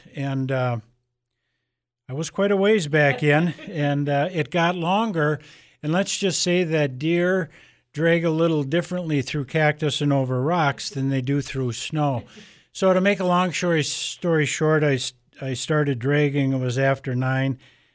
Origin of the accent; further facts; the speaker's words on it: Neenah, Wisconsin, United States; I grew up in Neenah, Wisconsin. Graduated from Neenah High School.